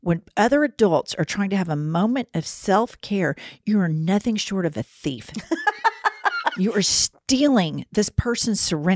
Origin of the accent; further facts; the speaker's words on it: Oklahoma, United States; I identify with that because we're from Oklahoma.